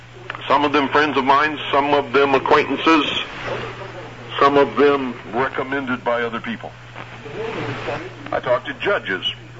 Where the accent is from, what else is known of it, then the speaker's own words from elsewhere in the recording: United States; I'm an American patriot. My whole life has been devoted to service to my country.